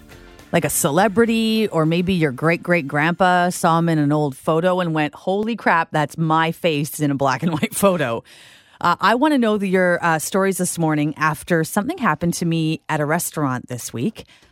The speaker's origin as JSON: {"language": "English", "town": "Prince Rupert", "region": "British Columbia", "country": "Canada", "said": "And I said, oh, yeah, I am. I am, actually. I'm from Prince Rupert."}